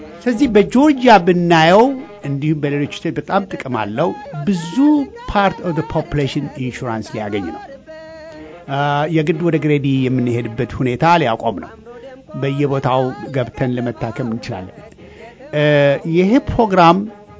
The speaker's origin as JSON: {"language": "Amharic", "country": "United States"}